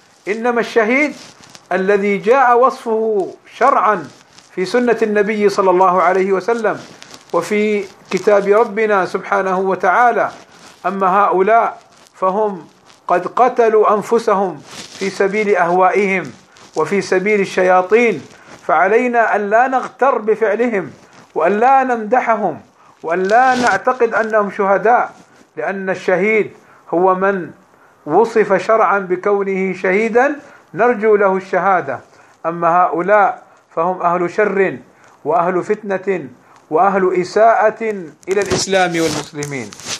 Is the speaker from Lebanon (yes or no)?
no; Saudi Arabia; عندنا في المملكة العربية السعودية